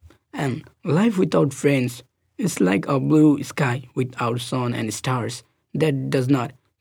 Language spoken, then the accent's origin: English; Nepal; I grew up in Nepal. Ethnically, I'm Bhutanese.